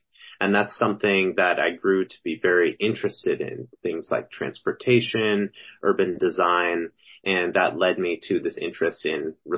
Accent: Seattle, Washington, United States; So I grew up in Seattle, spending lots of time in the environment, hiking, riding my bike, foraging for mushrooms

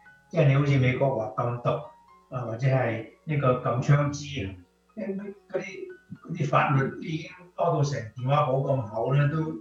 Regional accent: China; 亦都係我哋中國人嘅特性

